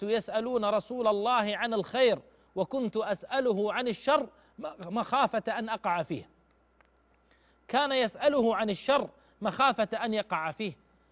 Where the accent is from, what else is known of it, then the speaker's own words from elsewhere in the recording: Saudi Arabia; عندنا بالسعوديه